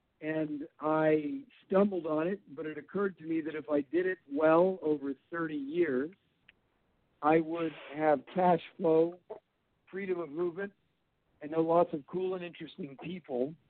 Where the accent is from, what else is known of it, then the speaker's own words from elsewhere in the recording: Connecticut, United States; I grew up in Connecticut as the youngest of four